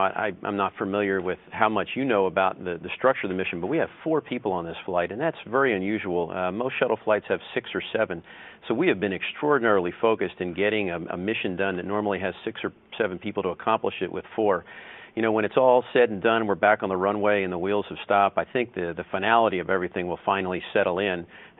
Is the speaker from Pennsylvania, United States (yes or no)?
yes; Philadelphia, Pennsylvania, United States; Well, as you know, I grew up there in Philadelphia, up in the Northeast, in a middle-class neighborhood.